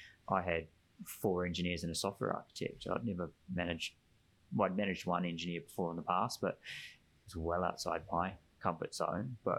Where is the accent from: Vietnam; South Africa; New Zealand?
New Zealand; Being a Kiwi, I'll talk about rugby.